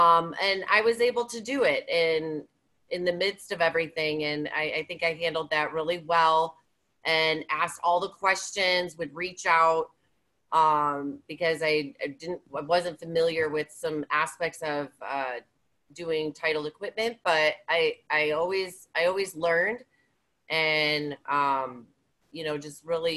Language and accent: English; Chicago, Illinois, United States; I'm from Chicago, so.